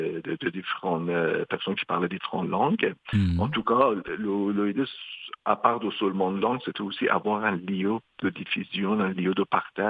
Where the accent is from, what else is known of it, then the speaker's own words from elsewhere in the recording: Iran; now in London, Canada; Donc quand j'ai quitté l'Iran. En fait, le seul bout, c'était de me rendre quelque part pour sauver ma vie.